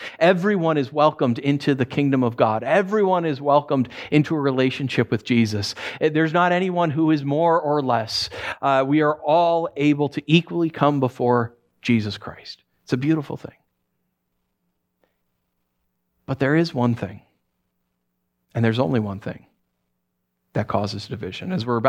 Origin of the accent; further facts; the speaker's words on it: New York, United States; Like, I'm from New York, and so anything from Boston, I'm like, ah, right?